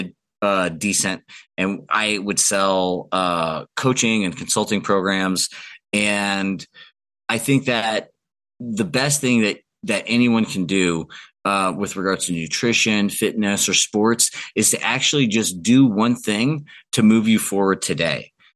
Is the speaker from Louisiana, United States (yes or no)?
yes; Louisiana, United States; born there; now in Phoenix, United States; I was an all-American kid growing up. I was born in Louisiana. Today, I live in Phoenix, Arizona.